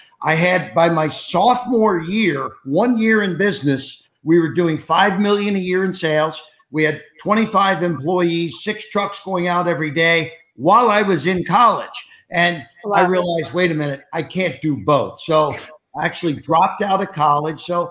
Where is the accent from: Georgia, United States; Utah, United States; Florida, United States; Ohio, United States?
Ohio, United States; Cincinnati; You know, I grew up in Cincinnati, Ohio, which is not a big city. It was, you know, sort of a blue collar area. And my father was a bartender. I'm one of six kids.